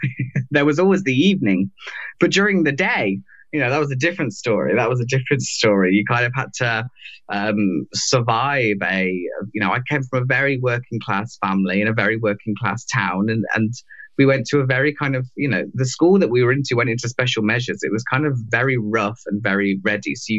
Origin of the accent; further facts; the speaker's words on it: England, United Kingdom; You know, we kind of, as English people, we're kind of, ignorance is built into our education. You know, we're a very stupid nation.